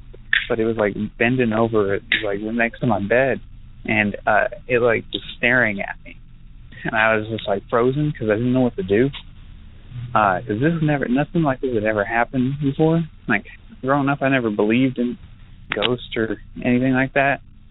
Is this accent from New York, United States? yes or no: no; Canyon, Texas, United States; now in Lubbock, United States; I'm from Canyon, Texas, up in the Panhandle near Amarillo.